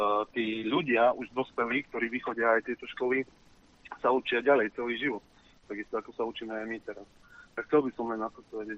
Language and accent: Slovak; Žilina Region, Slovakia; Napríklad ja som z Oravy